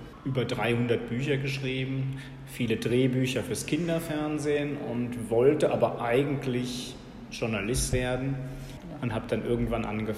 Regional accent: Mainz, Rhineland-Palatinate, Germany; ich komme aus Mainz, das ist in der Nähe von Frankfurt, das kennt fast jeder.

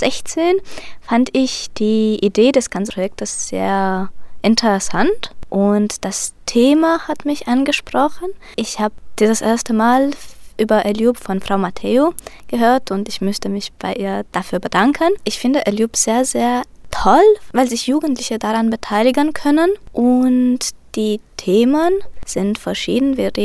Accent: Timișoara, Timiș County, Romania; ich komme aus Temeswar, nämlich aus der Nikolaus-Lenau-Schule.

